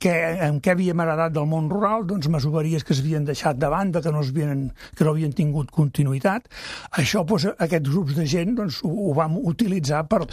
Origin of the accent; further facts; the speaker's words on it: Terrassa, Catalonia, Spain; born there; Jo sóc nascut a Terrassa, havia estudiat capacitació agrària.